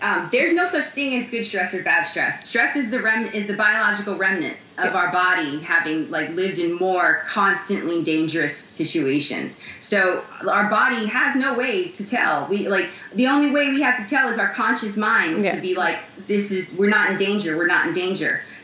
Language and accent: English; Bronx, New York, United States; I've toned down a lot, but I'm still from the Bronx.